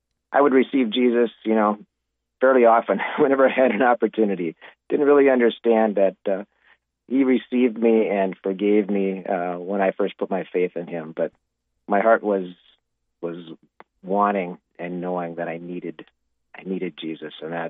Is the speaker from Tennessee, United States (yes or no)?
no; Duluth, Minnesota, United States; Well, I grew up in Duluth, Minnesota. Very unique city, just on the edge of Lake Superior.